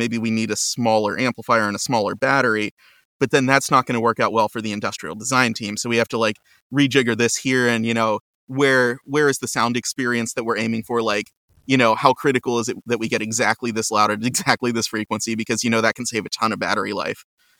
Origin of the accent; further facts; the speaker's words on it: Houston, Texas, United States; also born or lived in Rochester; I will take you back to my childhood where I grew up in Houston, Texas.